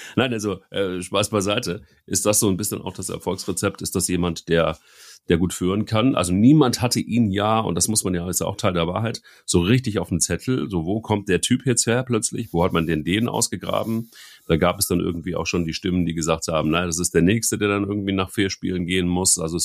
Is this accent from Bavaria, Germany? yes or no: no; Cologne, North Rhine-Westphalia, Germany; und das sage ich als Kölner